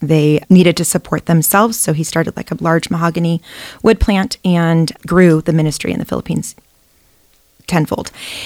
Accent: Indian Hills, United States; I was raised in Indian Hills. I grew up there. We either lived close to the camp or on the property many of the years of my life.

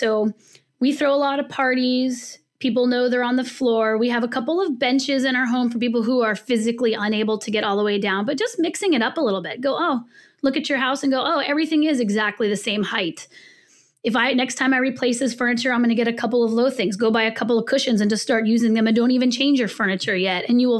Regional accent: California, United States; I'm from the West Coast. I was born in California.

